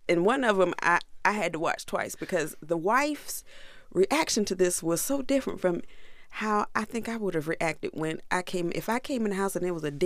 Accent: North Carolina, United States; I'm from North Carolina.

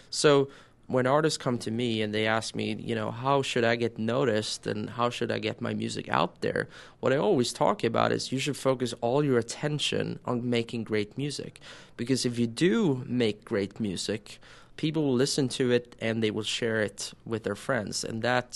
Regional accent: Sweden; growing up in Sweden, we were kind of known for piracy.

